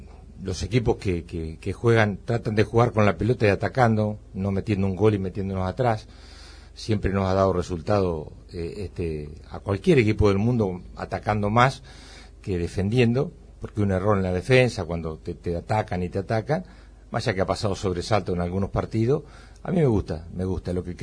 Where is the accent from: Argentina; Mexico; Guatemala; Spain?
Argentina; eso es nos tiene que llenar de orgullo como argentinos